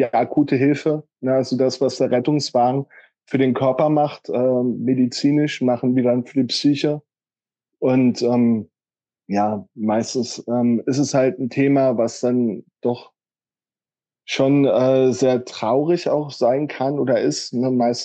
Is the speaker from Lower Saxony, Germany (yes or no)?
no; Berlin, Germany; In Berlin ist der Kältebus so eine Institution, die man kennt als Berliner.